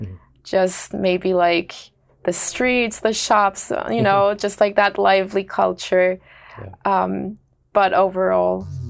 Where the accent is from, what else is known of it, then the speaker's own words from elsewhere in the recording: Turkey; also born or lived in Germany / United States; Growing up in Turkey, going to school in Germany, studying in the States was always kind of my dream.